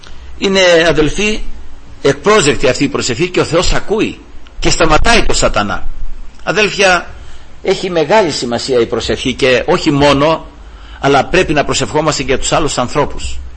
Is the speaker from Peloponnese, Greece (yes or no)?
yes; Platanos, Peloponnese, Greece; στο χωριό μου είχα πάει, εκεί που μεγάλωσα, στον Πλάτανο, στον Αυλό το λέμε, είναι Σταλτομηρά βέβαια, είναι αυτό, είναι κοινό της Σταλτομηρών, είναι στον Ταΐγετο προς τη Μεσσηνιακή Μάνη αυτή.